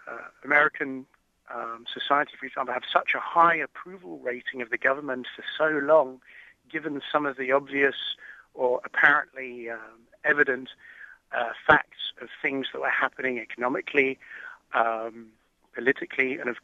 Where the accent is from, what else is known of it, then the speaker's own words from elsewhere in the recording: England, United Kingdom; as you can tell, I'm from Europe, from England.